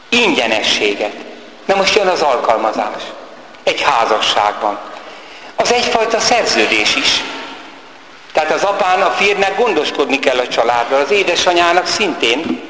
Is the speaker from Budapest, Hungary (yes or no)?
no; Siógárd, Tolna, Hungary; visszaemlékezem szülőfalumra. Természetesen ebben a világban élünk, van egy rend, ami az igazságosság rendje. Nagy lakodalmak voltak Siógárdon, talán még most is.